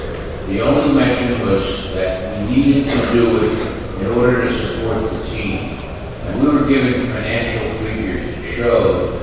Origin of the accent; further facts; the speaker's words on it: Philadelphia, Pennsylvania, United States; I grew up in Philly